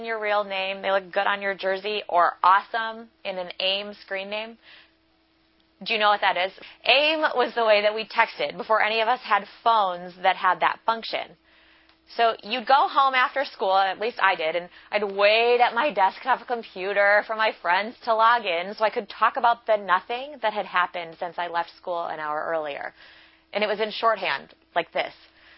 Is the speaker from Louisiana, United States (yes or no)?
no; Chicago, Illinois, United States; moved away; You know, I'm from Chicago and did all of my schooling at North Park and grew up at a historic Covenant church till we moved out here, my husband and my two sons and I.